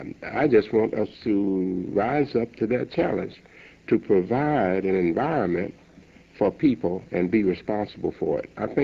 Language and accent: English; Chicago, Illinois, United States; As you know, I'm a Chicagoan, and you are too.